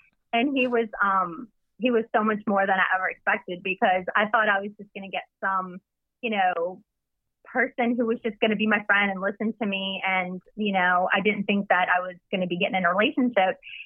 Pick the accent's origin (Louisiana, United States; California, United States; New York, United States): Louisiana, United States; Metairie; I live in, or I was from Metairie in Louisiana.